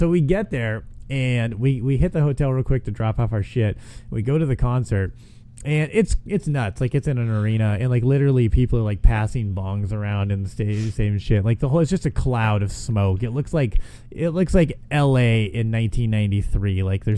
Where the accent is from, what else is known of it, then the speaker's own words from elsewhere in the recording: Long Beach, California, United States; also born or lived in Missoula, Montana; I grew up in Long Beach, same place … is from, and I never went to a concert there, but when I lived in Montana, I was living in Missoula